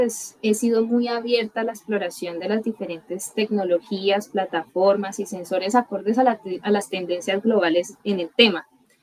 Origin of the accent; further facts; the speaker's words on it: Valle del Cauca, Colombia; del departamento del Valle del Cauca, de donde soy originaria